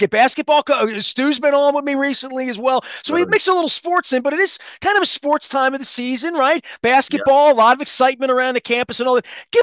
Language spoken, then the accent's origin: English; Dundalk, Maryland, United States; When someone, an outsider, including myself, I'm from Dundalk